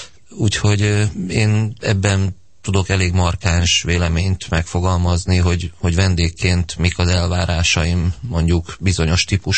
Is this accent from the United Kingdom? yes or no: no; Gödöllő, Pest, Hungary; én gyerekkoromban Gödöllőn nőttem föl egy pár éven keresztül, ott laktunk a szüleimmel